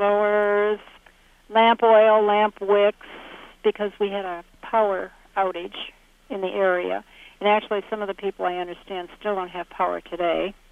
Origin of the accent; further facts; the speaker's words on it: Painesville, Ohio, United States; I'm from Paynesville, which is just about 12 miles north of here.